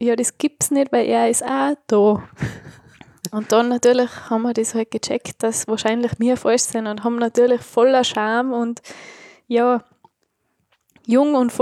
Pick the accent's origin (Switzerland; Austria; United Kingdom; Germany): Austria; Tyrol; also ich bin Tirolerin, sagt man Kitzbichl.